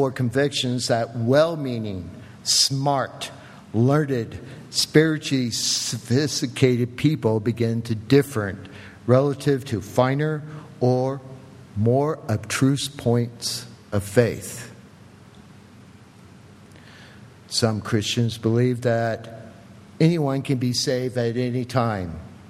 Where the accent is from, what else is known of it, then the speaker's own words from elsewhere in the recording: England, United Kingdom; and forgive my Latin, I'm English.